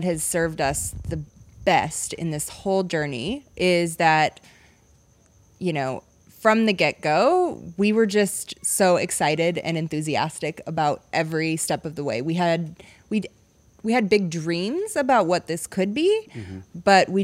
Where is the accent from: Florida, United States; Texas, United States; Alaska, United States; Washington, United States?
Washington, United States; Vancouver; We're from Vancouver, Washington.